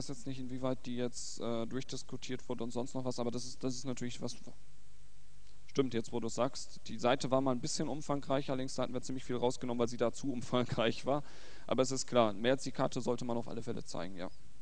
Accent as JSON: {"language": "German", "region": "North Rhine-Westphalia", "country": "Germany", "said": "Ich komme aus NRW"}